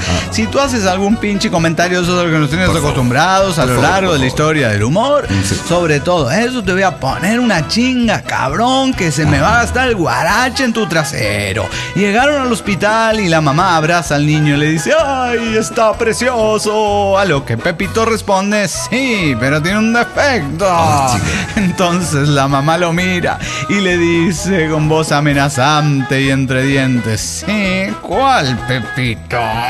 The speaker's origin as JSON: {"language": "Spanish", "town": "Madison", "region": "Wisconsin", "country": "United States", "said": "de Madison, Wisconsin."}